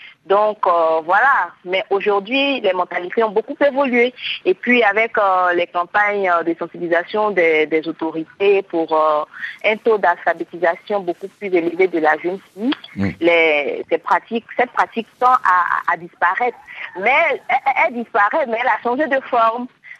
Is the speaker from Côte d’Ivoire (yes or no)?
yes; Côte d’Ivoire; Chez nous en Côte d'Ivoire, le mariage forcé c'est plus une pratique courante.